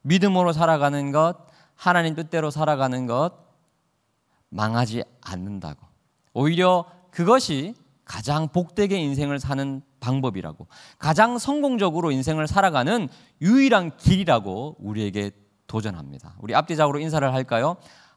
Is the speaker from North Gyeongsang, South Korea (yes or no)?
no; Daegu, South Korea; 제 고향이 의성이랑 가까운 대구였기 때문에